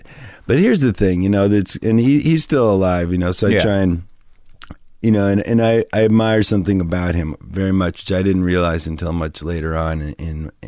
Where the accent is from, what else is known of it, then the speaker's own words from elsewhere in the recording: New Hampshire, United States; I grew up in New Hampshire.